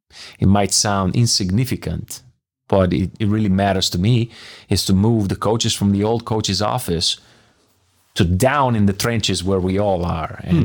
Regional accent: Bologna, Emilia-Romagna, Italy; he's from Milan and I'm from Bologna

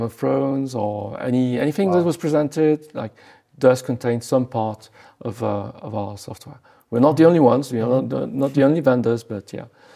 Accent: France; English is a second language; now in London, United Kingdom; I live in London, but I'm French.

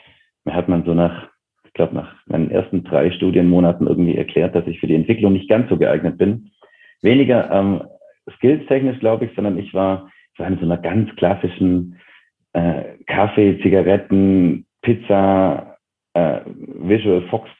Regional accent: Bavaria, Germany; born or raised there

